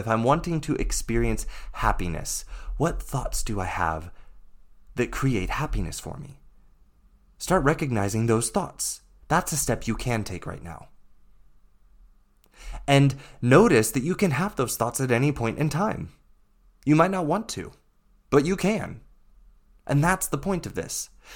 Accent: United States; And I live in Europe, even though I'm American

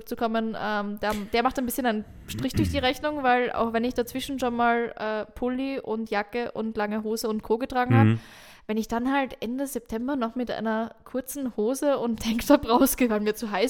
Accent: Vienna, Austria; Nein, aber wir sind beide in Wien groß geworden.

